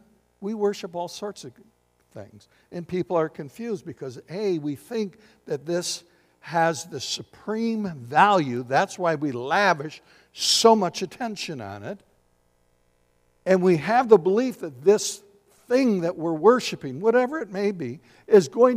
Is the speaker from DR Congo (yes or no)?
no; Michigan, United States; I was on vacation. I'm from Michigan.